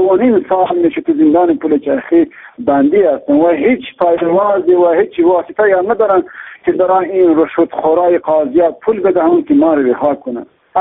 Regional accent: Afghanistan; من بچه افغانستان هستم، من خارجی نیستم

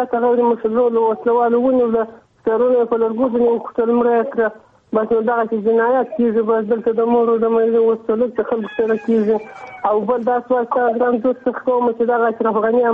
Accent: Faryab, Afghanistan; زه د فاریاب د ولایت یم او د شرعلي د فاریاب د ولایت دولت آباد ولسوالۍ

